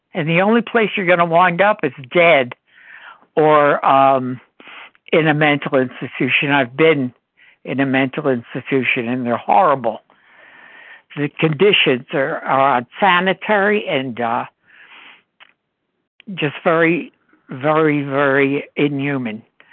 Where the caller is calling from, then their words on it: New Jersey, United States; New Jersey.